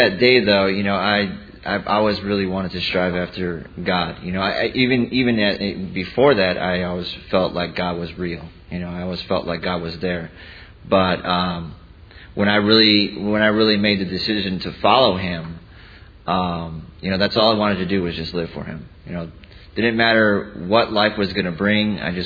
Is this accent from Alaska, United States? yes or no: no; Wisconsin, United States; And, you know, I'm from Wisconsin, so this down here, this is not cold weather.